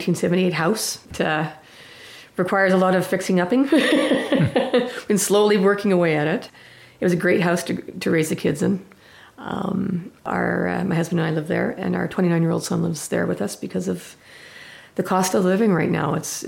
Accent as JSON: {"language": "English", "town": "Salmon Arm", "region": "British Columbia", "country": "Canada", "tie": "born or raised there", "said": "I was born and raised in Salmon Arm. My parents came here in 1970. Longtime Salmon Arm residents, and grew up here."}